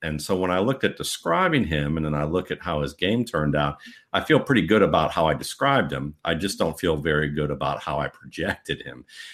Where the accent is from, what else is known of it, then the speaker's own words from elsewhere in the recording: Cleveland, Ohio, United States; Well, you know, when I grew up in Cleveland, they were the Cleveland Barons.